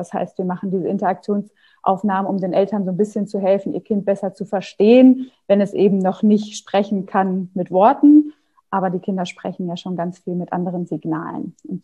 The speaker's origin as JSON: {"language": "German", "town": "Paderborn", "region": "North Rhine-Westphalia", "country": "Germany", "tie": "born there", "lives_now": "Hamburg, Germany", "said": "Ich bin seit 2009 in Hamburg, komme gebürtig aus Nordrhein-Westfalen, aus Paderborn und habe da auch meine Hebammenausbildung gemacht"}